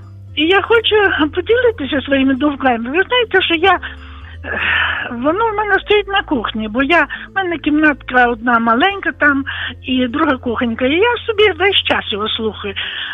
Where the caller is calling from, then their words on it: Volyn Oblast, Ukraine; я з Волині.